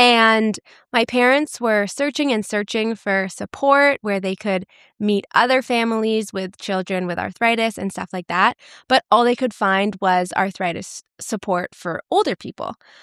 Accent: Vancouver, British Columbia, Canada; I'm from Vancouver, so I would go to the ones in Vancouver.

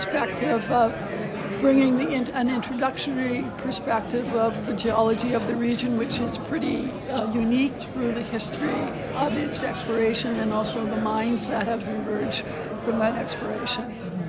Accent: Canada; I'm a Canadian woman

